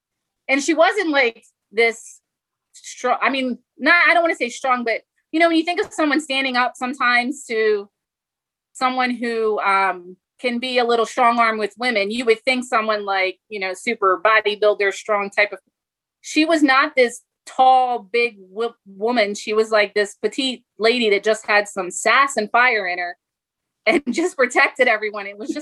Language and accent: English; Westchester, New York, United States; I grew up right on Minor Street in Westchester